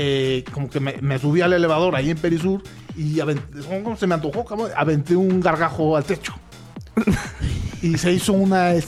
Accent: Jerez, Zacatecas, Mexico; now in Mexico City, Mexico; Yo soy de Zacatecas, un saludo a Jerez, a mi pueblo, pero me vine a la Ciudad de México, pues, a jalar, ¿no?

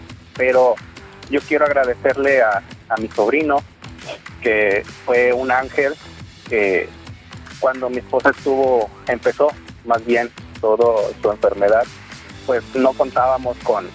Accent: Ciudad Madero, Tamaulipas, Mexico; De aquí de Ciudad Madero

